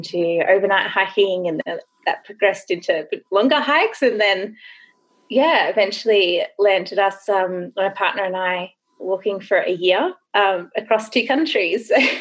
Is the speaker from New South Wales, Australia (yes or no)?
yes; Grays Point, New South Wales, Australia; I grew up in Grays Point, which is right in the national park. So it was always, you know, we were surrounded by bush